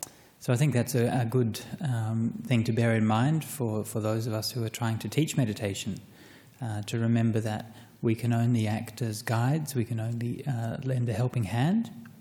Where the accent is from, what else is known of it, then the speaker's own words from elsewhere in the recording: Australia; but I'm an Aussie male and I've tried it and it works for me